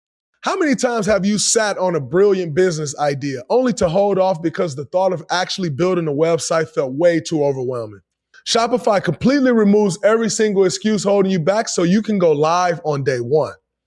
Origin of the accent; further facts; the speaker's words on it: Saginaw, Michigan, United States; I grew up in Saginaw, Michigan.